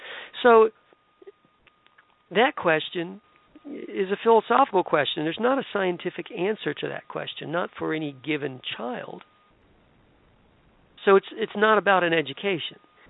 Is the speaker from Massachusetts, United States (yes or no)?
no; Tampa, Florida, United States; but I got an invitation from a radio station in my hometown, Tampa, Florida, to participate in a debate